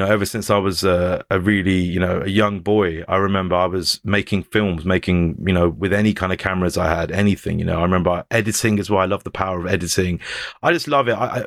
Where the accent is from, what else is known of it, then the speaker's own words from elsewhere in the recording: Hounslow, London, United Kingdom; So I'm from Hounslow, but kind of a smaller place in Hounslow called Hamworth.